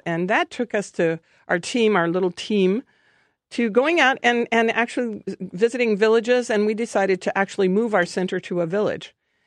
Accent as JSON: {"language": "English", "town": "Danville", "region": "Illinois", "country": "United States", "said": "Yes, because I'm from Danville, Illinois. And so that was close by."}